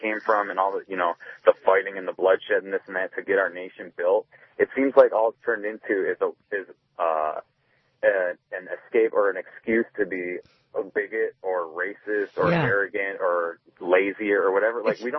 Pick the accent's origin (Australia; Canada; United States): United States; Inkster, Michigan; I obviously grew up in America. I grew up in Inkster, but our family's from Poland and Malta. So, I mean, we came over here, I would say, to escape World War II.